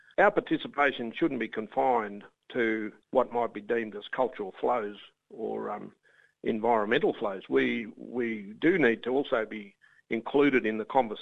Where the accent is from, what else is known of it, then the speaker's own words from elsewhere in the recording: Shepparton, Victoria, Australia; I'm from Shepparton, yes.